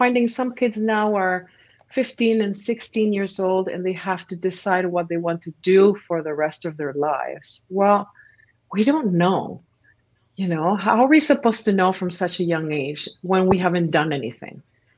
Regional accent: Peru; I was born and raised in Peru

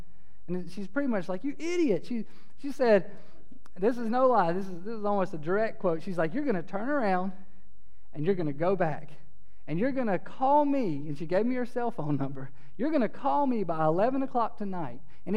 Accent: Statesville, North Carolina, United States; And so we left my hometown in Statesville.

